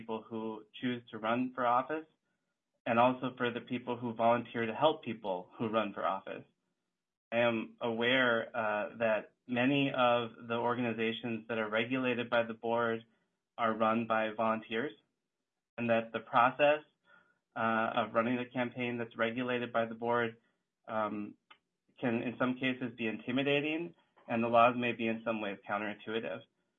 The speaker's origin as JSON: {"language": "English", "town": "Moorhead", "region": "Minnesota", "country": "United States", "tie": "born or raised there", "said": "I am a native Minnesotan. I grew up in Moorhead, went to college at Augsburg College in Minneapolis, went to law school at the University of Minnesota Law School."}